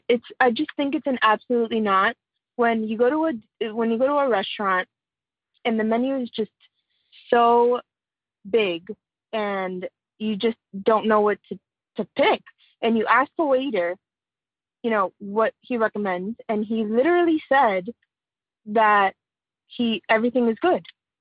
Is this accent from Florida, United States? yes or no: yes; Miami, Florida, United States; I'm here with my husband, Eric. We're from Miami.